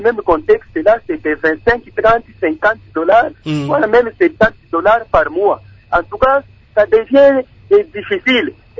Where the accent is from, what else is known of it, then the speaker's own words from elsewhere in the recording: Lubumbashi, Haut-Katanga, DR Congo; surtout ici chez nous à Lubumbashi